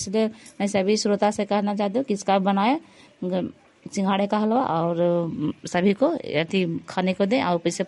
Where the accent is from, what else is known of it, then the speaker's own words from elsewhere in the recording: Madhopur, Bihar, India; मैं माधोपुर ग्राम के रहने वाली हूँ।